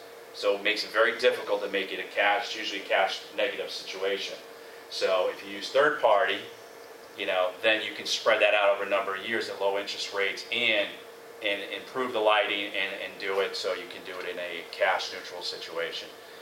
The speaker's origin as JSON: {"language": "English", "town": "Shelton", "region": "Connecticut", "country": "United States", "tie": "born or raised there", "said": "I do a lot of work locally. I grew up in Shelton."}